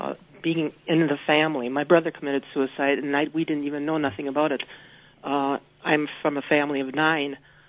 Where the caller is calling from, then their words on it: Tomahawk, Wisconsin, United States; I'm calling from Tomahawk area.